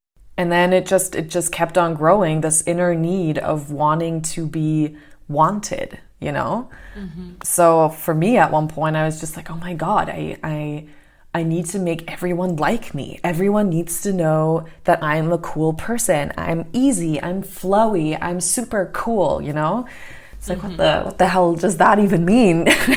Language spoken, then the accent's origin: English; New York, United States; moved away; I knew how to speak English because I grew up in New York, and then living in New York was a problem.